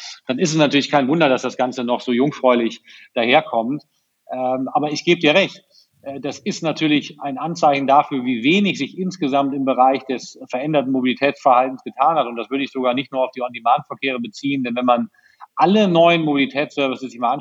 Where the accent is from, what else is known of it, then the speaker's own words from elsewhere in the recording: Berlin, Germany; wenn ich als Berliner auf mein Auto verzichten soll